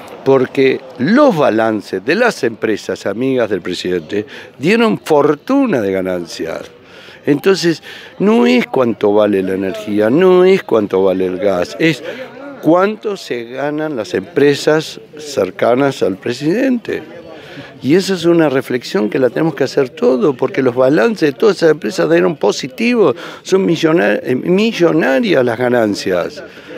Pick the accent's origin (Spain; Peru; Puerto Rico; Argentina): Argentina; yo soy argentino, vivo acá